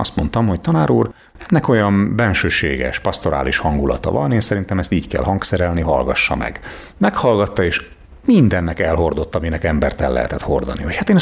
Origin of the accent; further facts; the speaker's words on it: Hungary; moved away; also born or lived in United States; Én ilyen amerikás magyar vagyok. Tehát elmentem 99-ben, ingáztam 6 évet Amerika és Magyarország között, és költöztem haza 2005-ben.